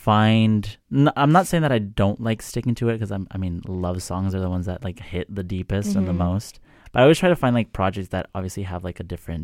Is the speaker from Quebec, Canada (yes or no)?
no; Vancouver, British Columbia, Canada; I grew up in Vancouver. I went to like, you know, a school in like Langley, and my family's from Surrey